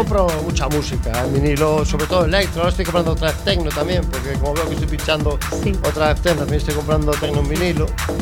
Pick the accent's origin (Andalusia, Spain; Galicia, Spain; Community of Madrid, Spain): Galicia, Spain; Ferrol; Porque es que de donde soy, no se puede hacer mucho más.